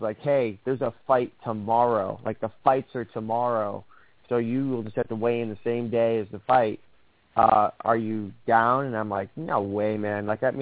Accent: Michigan, United States; because I'm from Michigan, and it seemed like a really good opportunity.

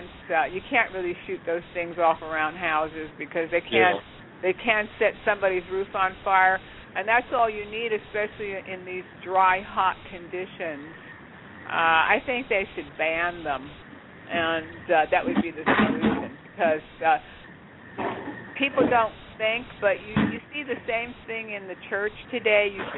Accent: New Jersey, United States; now in Florida, United States; I grew up in New Jersey, and we had hotter summers there than we ever had here in Florida.

